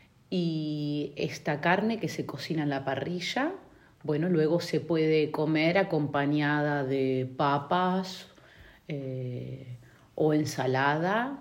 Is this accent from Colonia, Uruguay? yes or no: yes; Colonia, Uruguay; Bueno, yo soy de Uruguay. Vengo de un departamento que se llama Colonia.